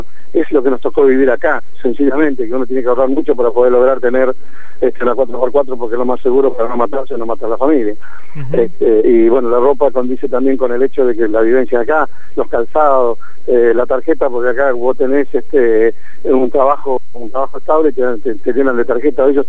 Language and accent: Spanish; Paso de los Libres, Corrientes, Argentina; born there; moved away; Yo nací en Corrientes, en Paso de los Libres, y hace muchos años que salí de ahí, hace 40 y pico de años, casi 50 años que me fui de Corrientes, y vuelvo esporádicamente porque tengo mi madre ahí.